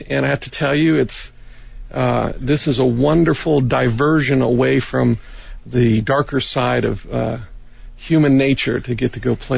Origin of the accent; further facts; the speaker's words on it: Tucson, Arizona, United States; You know, Tucson, for the most part, is home. My dad was Air Force, and we, as a boy, we settled into to Tucson here. So this has been home.